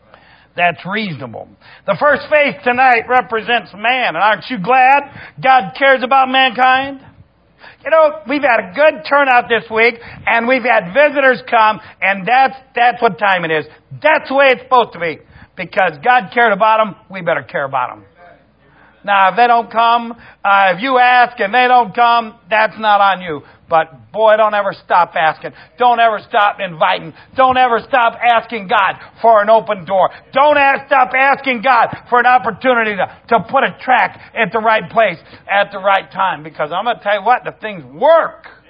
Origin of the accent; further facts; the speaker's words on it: Toledo, Ohio, United States; when I was a kid, I grew up outside Toledo, Ohio. And when I was a kid, we went to the Toledo Zoo.